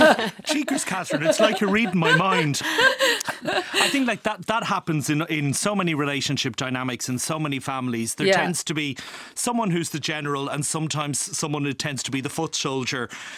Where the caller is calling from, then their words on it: Cork, Munster, Ireland; Yeah, I'm waving from Cork.